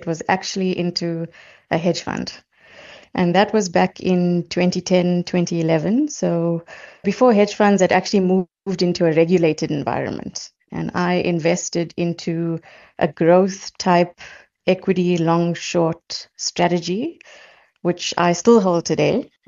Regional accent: Durban, KwaZulu-Natal, South Africa; So I grew up in Durban. I was actually born and brought up in Durban, and I schooled there.

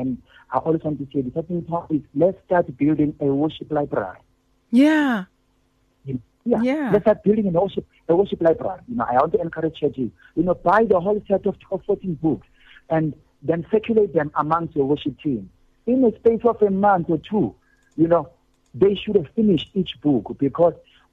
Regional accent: South Africa; the sad thing about us, especially as South African Christian community, is that we have books for everything in our home library

